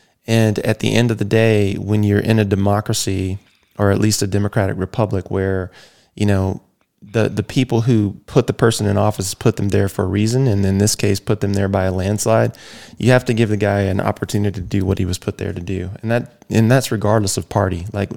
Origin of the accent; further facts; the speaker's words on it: United States; you're German and I'm American